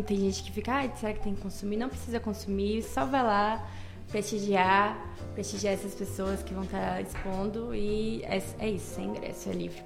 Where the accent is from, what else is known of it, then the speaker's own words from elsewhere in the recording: Piatã, Bahia, Brazil; talvez artistas lá da minha cidade de Piatã